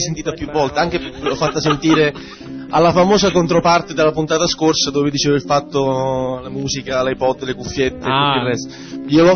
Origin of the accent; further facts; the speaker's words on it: Naples, Campania, Italy; accent: Neapolitan; now in Rome, Italy; Adesso io sono a Roma, io sono di Napoli, ma vivo a Roma da un 7-8 anni.